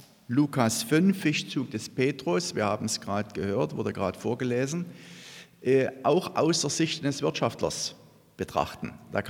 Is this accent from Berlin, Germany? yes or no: no; Lichtenau, Saxony, Germany; ich komme aus Lichtenau, Auerswalde, bin in der landeskirchlichen Gemeinde, in der Landeskirche, dort Mitglied in der, Glied in der Gemeinde.